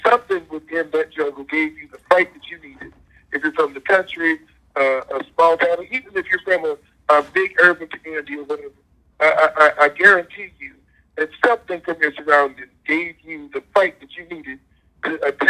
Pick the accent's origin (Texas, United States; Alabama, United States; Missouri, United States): Texas, United States; also born or lived in Dallas; I'm a country boy at heart. I was born in Dallas, Texas, of course, and was raised in a sharecropping community about 60 miles south of Dallas. It was predominantly a black community.